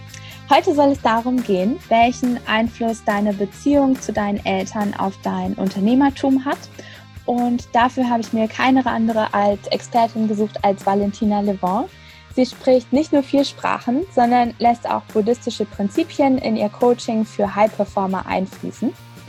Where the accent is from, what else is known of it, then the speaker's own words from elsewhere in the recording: Frankfurt, Hesse, Germany; born there; wohnt sie in meiner Geburtsstadt Frankfurt